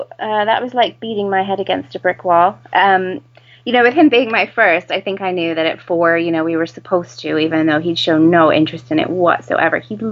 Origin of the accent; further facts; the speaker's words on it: United States; And as you can tell from my ridiculous accent, I am not British, but my husband is.